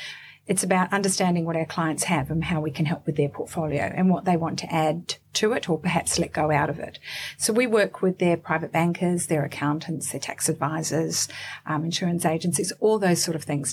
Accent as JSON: {"language": "English", "country": "New Zealand", "moved": "as an adult", "said": "I'm a Kiwi girl. I came over, and this is going to give my age away, but I came over in 1984 with my husband, not then my husband, but we married here and have had children here, but family is still back in New Zealand."}